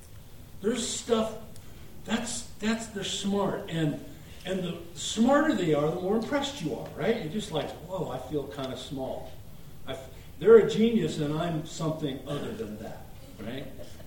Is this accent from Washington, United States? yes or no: no; California, United States; I came from Southern Cal, and the Trojans have always been my team.